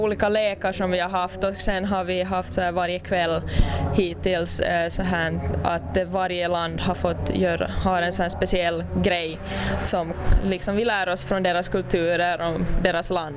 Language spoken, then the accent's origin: Swedish; Nagu, Southwest Finland, Finland; och jag är här från NAGU.